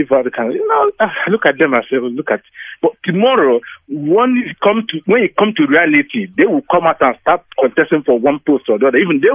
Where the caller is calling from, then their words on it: Luton, East of England, United Kingdom; Good evening. … I'm calling from Luton, UK.